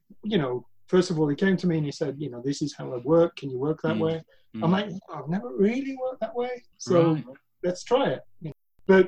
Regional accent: Wolverhampton, West Midlands, United Kingdom; So he would always say I was from the North, and I would always be like, no, that's the Midlands.

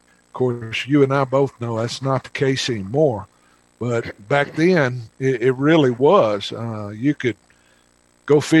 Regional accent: Arkansas, United States; I grew up in a small town in eastern Arkansas, about 50 miles west of Memphis, Tennessee. I grew up in the Delta

